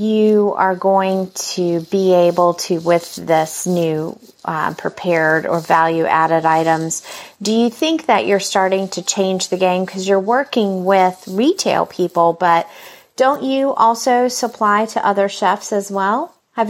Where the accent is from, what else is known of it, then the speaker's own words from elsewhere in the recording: North Carolina, United States; I mean, I'm from North Carolina, so I'm pretty proud of that.